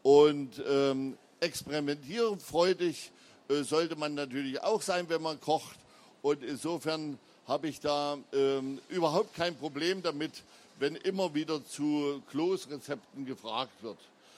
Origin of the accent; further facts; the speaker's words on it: Thuringia, Germany; der Mutzbraten ist bei uns in meiner Heimat, in Westthüringen, ist er eigentlich überhaupt nicht bekannt.